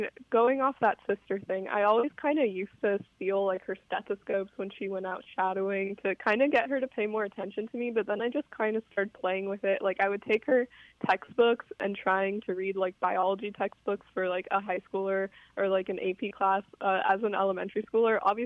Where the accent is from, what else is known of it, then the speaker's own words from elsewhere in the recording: Texas, United States; I am 18 and I'm from Texas, but I'm going into my freshman year at Dartmouth this coming fall.